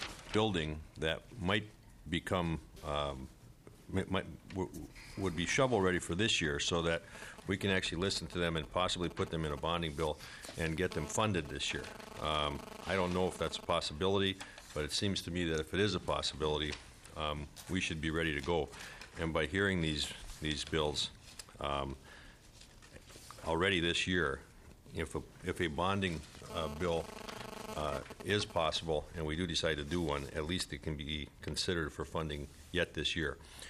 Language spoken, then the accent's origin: English; Minnesota, United States; since I'm from the Iron Range and I know about people traveling long distances to come to these committees